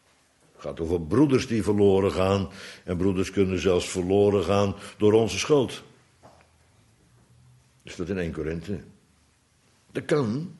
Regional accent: Bodegraven, South Holland, Netherlands; Ik weet nog van vroeger, waar ik opgegroeid ben in Bodegraven

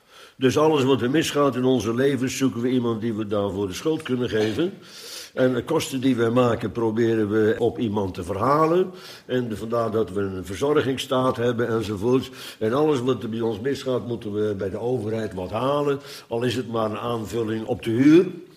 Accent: Netherlands; Maar u en ik, wij zijn Nederlanders. Wij maken deel uit van de Nederlandse samenleving.

